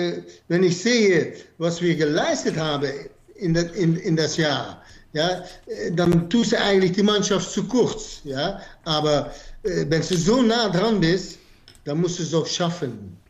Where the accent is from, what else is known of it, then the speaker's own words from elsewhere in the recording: Netherlands; German is a second language; Denk auch, dass ihr da mehr Probleme mit habt, dann wir als Niederländer.